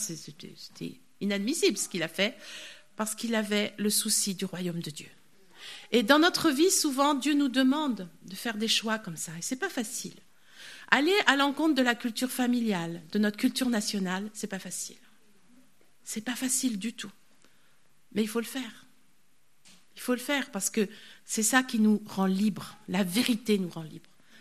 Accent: France; alors nous, en tant que Français, c'est à la limite de l'impossible.

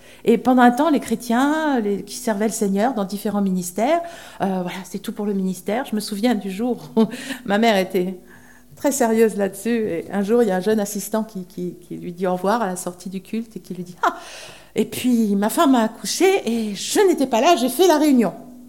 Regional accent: Rouen, Normandy, France; puisque moi, je viens de Rouen

